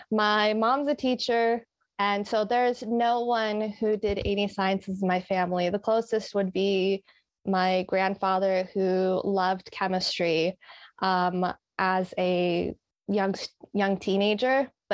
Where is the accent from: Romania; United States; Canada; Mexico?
Canada; now in Melbourne, Australia; I am originally from Canada. I have a previous degree from Canada in community health, and I am a Monash graduate of pharmaceutical sciences.